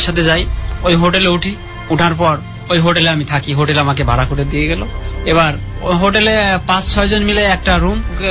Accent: Bangladesh; আমি তো বাংলাদেশ থেকে আসছি

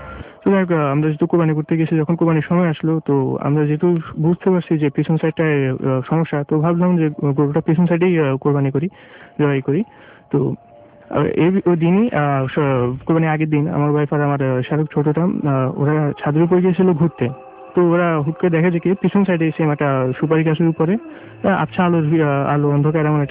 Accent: Mirpur, Dhaka Division, Bangladesh; আমি মিরপুর থেকে এসেছি।

